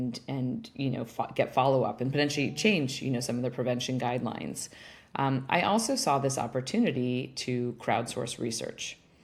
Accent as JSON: {"language": "English", "town": "Stanford", "region": "California", "country": "United States", "tie": "born or raised there", "said": "I had the pleasure of growing up on Stanford campus, and honestly, it was an incredibly privileged upbringing"}